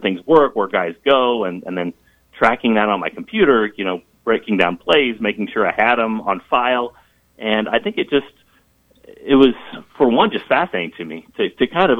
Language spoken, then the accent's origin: English; Emporia, Kansas, United States; so you're going to know that I grew up in Emporia and grew up listening to KVOE.